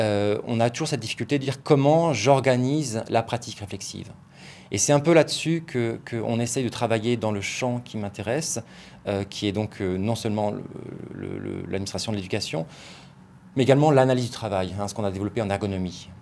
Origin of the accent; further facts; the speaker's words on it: France; Donc, à mon accent, tu sais que je suis français, même si je travaille à Genève.